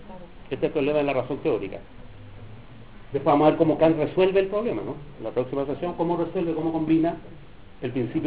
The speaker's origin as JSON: {"language": "Spanish", "country": "Chile", "said": "yo soy chileno, no, nunca he podido evitarlo, he tratado de nacionalizarme nigeriano varias veces, pero soy chileno"}